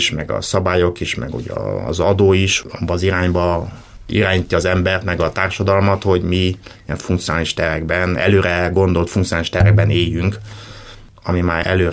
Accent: Cluj-Napoca, Cluj County, Romania; mivel én kolozsvári gyerek vagyok, volt szerencsém itt születni és itt élni eddigi életem legnagyobb részében.

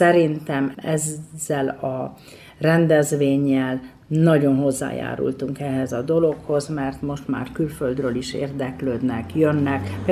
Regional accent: Cluj County, Romania; úgy benne volt azért, hogy mi kalotaszegiek vagyunk

